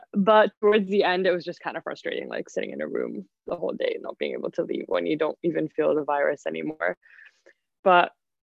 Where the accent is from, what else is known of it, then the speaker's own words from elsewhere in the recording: Dubai, United Arab Emirates; And then I'm actually from Dubai in the United Arab Emirates